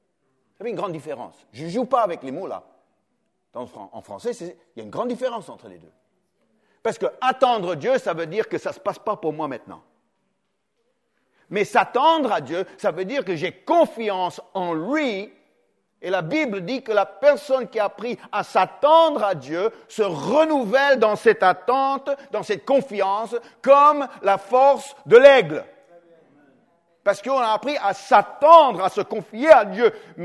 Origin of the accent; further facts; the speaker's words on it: Australia; En Australie, mon pays d'origine